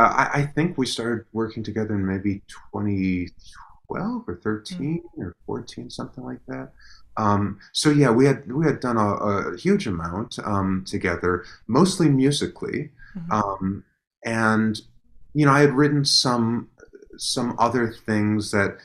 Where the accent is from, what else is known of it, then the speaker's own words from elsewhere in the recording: Chicago, Illinois, United States; he was a Chicago guy and I grew up in Chicago